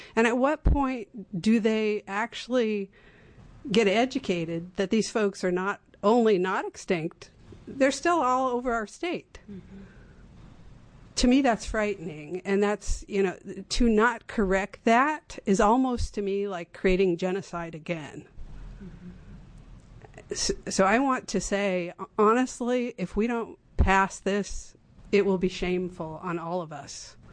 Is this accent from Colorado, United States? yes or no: no; Oregon, United States; I am a non-Native in terms of being an Indian. I have lived in Oregon my entire life.